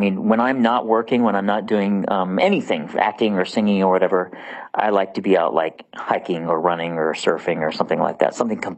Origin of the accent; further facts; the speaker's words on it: Hayward, California, United States; I'm originally from Hayward, which is across the bay by Oakland, but lived in San Francisco when I was doing Les Mis for a year and a half.